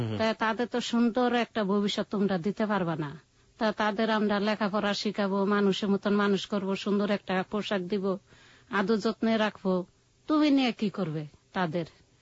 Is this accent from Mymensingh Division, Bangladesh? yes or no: yes; Jamalpur, Mymensingh Division, Bangladesh; বাড়ি ছিল জামালপুর।